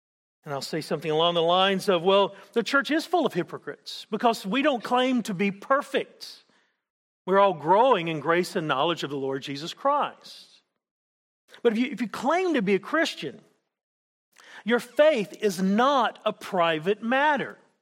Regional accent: Adelaide, South Australia, Australia; accent: Australian; As you can hear, my accent is a little different than probably what you're used to. It's because I'm from Adelaide and we were free colony.

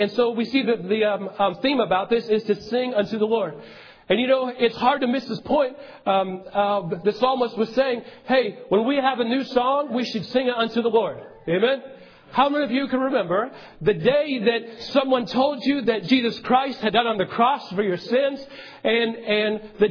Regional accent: Portland, Oregon, United States; born there; I was born in Portland, Oregon

